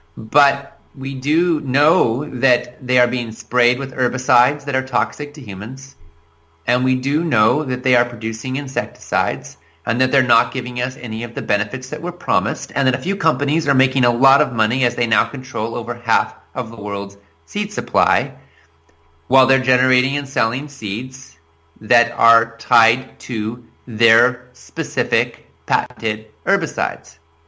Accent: United States; And as one American here who is opposed to this madness

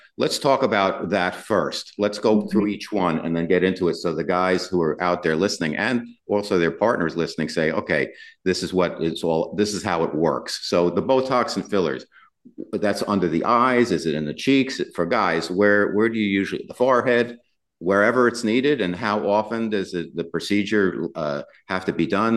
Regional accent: New York City, New York, United States; Dr. Kim, coming to us from New York City, my hometown.

